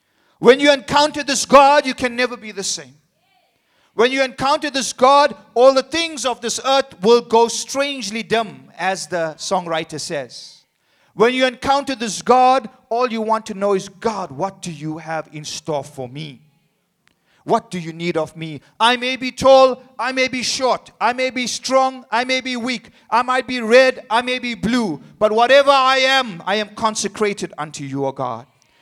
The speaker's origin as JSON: {"language": "English", "country": "India", "said": "Yes, I'm an Indian person."}